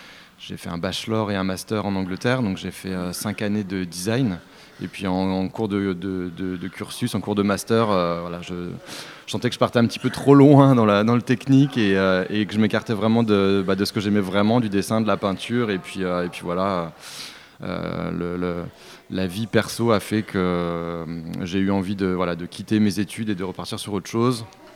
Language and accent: French; Orléans, Centre-Val de Loire, France; Je viens d'Orléans.